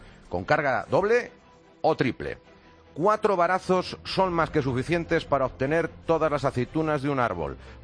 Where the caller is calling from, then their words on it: Porcuna, Andalusia, Spain; de Porcuna, un pueblo de Jaén.